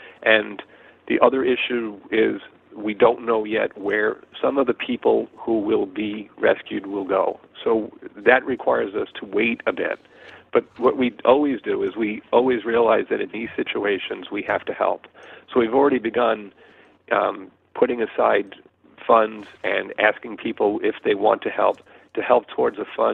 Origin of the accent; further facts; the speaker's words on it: United States; I didn't do it, but, you know, I am an American.